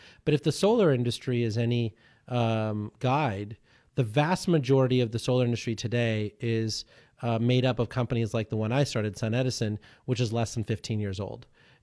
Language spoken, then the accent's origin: English; India; born there; when you think about where I was born in India